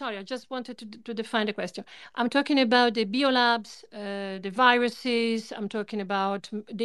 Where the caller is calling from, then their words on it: Germany; But on the other hand, I'm calling from Europe, so. You know, here we are a little bit devastated at the moment. I'm in Germany.